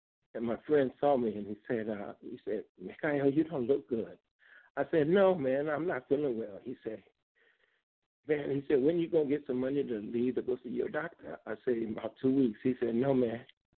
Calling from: Los Angeles, California, United States; I'm calling from Los Angeles.

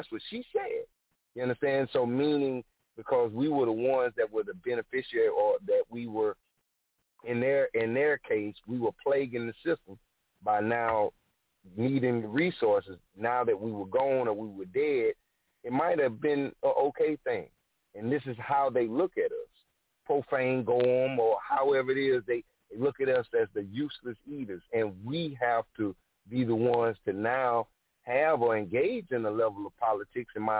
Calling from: South Carolina, United States; I'm calling from South Carolina.

